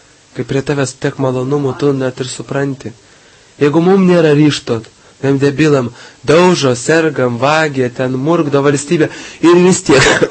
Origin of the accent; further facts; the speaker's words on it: Kaunas, Kaunas County, Lithuania; born there; Ne, mes gimėm Kaune.